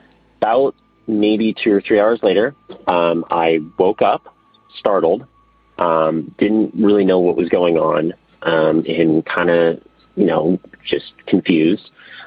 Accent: San Diego, California, United States; So I am actually originally from San Diego.

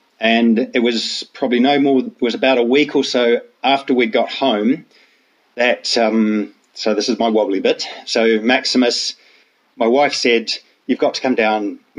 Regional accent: New Zealand; growing up in New Zealand, we have a similar sort of culture that we imported from the UK and from Ireland.

